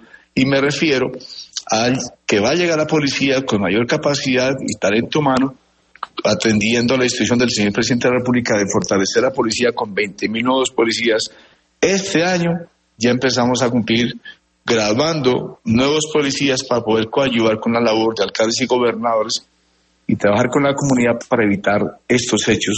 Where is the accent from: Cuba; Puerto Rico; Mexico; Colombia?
Colombia; Todavía tenemos como colombianos mucho que aportar y dar en materia de convivencia y seguridad